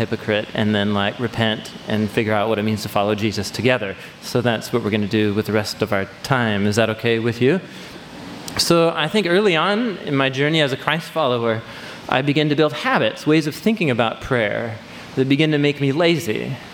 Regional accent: Hawthorne, United States; So when I was 19, and as I said, I grew up here in Hawthorne, wonderful place to grow up.

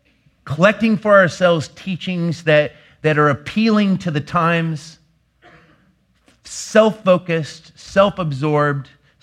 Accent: Portland, United States; because I'm from Portland and we are the most self-conscious human beings on the planet

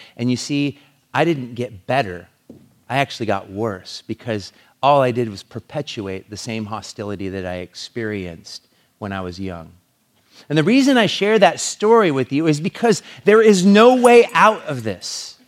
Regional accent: Longview, United States; we went to my hometown of Longview.

